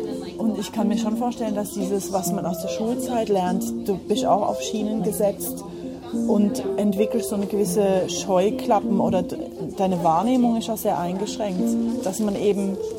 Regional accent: Germany; now in Basel, Switzerland; ich bin 41 Jahre alt, ich wohne in Basel in der Schweiz seit schon 16 Jahren jetzt, bin eigentlich Deutsche und in Basel hängen geblieben

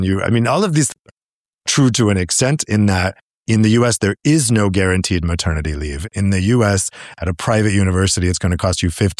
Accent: United States; I often describe growing up in America like being a fish in a fishbowl.

